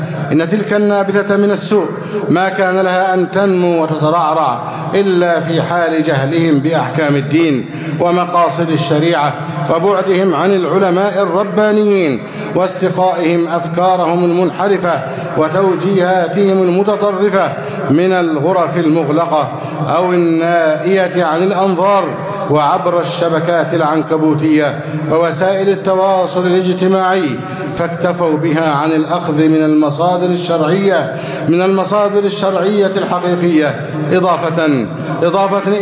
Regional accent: Egypt; اللهم احفظ بلدنا مصر أمناً أماناً، سخاءً رخاءً، وسائر بلاد المسلمين.

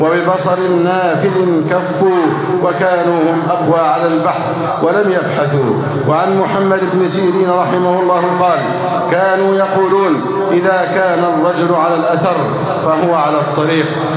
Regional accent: Egypt; اللهم احفظ بلدنا مصر أمنا أمانا

